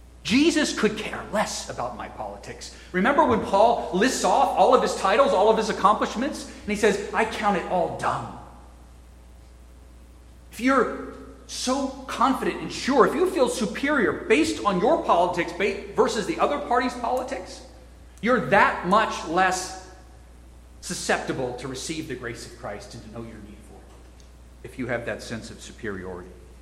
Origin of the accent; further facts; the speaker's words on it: California, United States; now in Northern Virginia, United States; I'm from California, so I don't really have a dog in that fight.